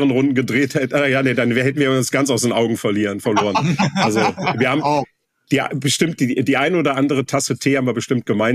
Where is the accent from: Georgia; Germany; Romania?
Germany; Leverkusen, North Rhine-Westphalia; wir kommen beide aus Leverkusen, wir waren auf dem gleichen Gymnasium, wir haben im gleichen Verein in Leverkusen Handball gespielt